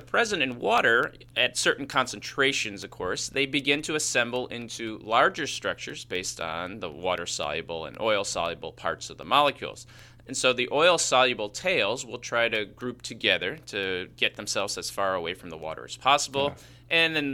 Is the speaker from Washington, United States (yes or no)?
no; Chicago, Illinois, United States; accent: Chicago; Hey, man, that's just my Chicago accent.